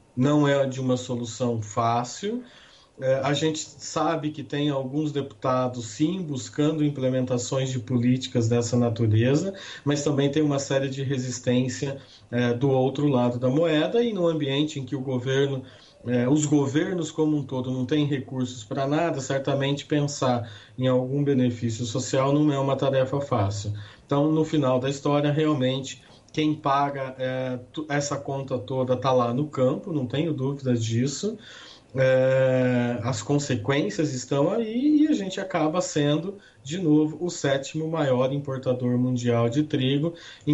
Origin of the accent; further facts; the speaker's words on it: Assis Chateaubriand, Paraná, Brazil; Eu sou de uma cidade do Paraná, Chateaubriand, que lá na década de 80 era a capital nacional do trigo.